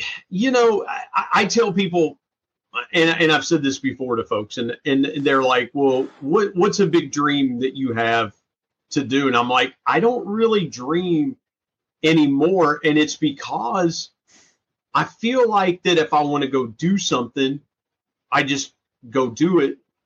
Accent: Ohio, United States; I grew up listening to, you know, growing up in Southern Ohio.

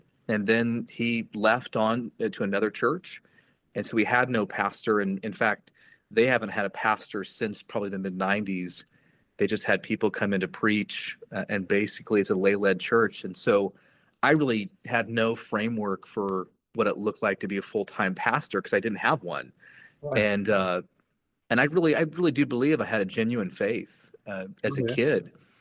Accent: Illinois, United States; Yeah, so I grew up in South Central Illinois. And so if you're from Illinois, the joke is you're either from Illinois or you're from Chicago. And I grew up in Illinois. So in a really a small rural setting church

